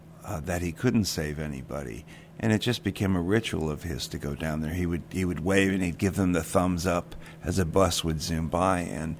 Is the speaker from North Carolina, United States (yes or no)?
no; St. Petersburg, Florida, United States; also born or lived in Savannah